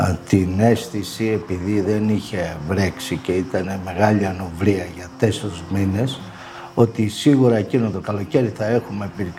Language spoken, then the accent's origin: Greek; Derveni, Peloponnese, Greece; also born or lived in Athens; Εγώ γεννήθηκα στο Δερβένη Αρκαδία το 1963. Πέρασα εκεί τα παιδικά μου χρόνια. Μετά μετακομίσαμε Αθήνα, πήγαμε σχολείο και τελειώσαμε στην Αθήνα.